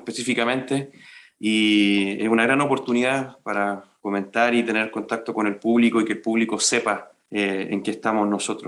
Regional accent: Concepción, Biobío, Chile; yo soy de Concepción, parte allá, obviamente, en mi ciudad.

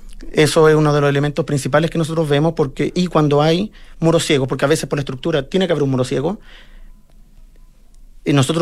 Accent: San Joaquín, Santiago Metropolitan, Chile; yo crecí en San Joaquín, departamental con Santa Rosa, un barrio típico, con casas de 200 metros cuadrados, hay casas que son más grandes, 300 metros cuadrados

